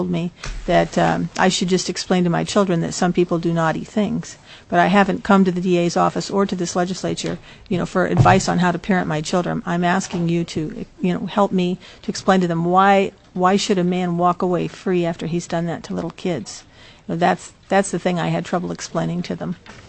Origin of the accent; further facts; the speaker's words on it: Delta Junction, Alaska, United States; For the record … I'm from Delta Junction.